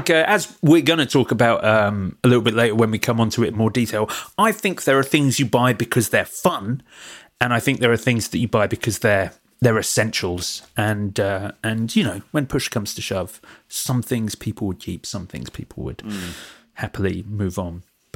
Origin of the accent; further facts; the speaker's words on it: Watford, East of England, United Kingdom; also born or lived in Brighton; Oh, Watford. It's one of the worst places on the planet. It really is.